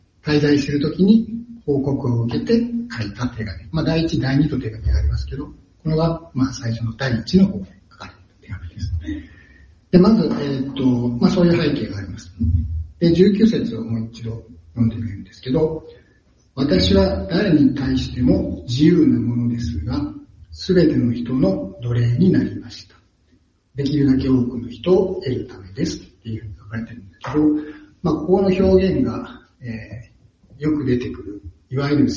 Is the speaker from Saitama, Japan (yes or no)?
no; Hiroshima, Japan; で私は広島出身で